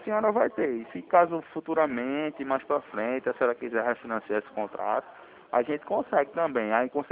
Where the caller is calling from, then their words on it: Recife, Pernambuco, Brazil; Não, eu sou de Belém, não. Eu falo de Recife.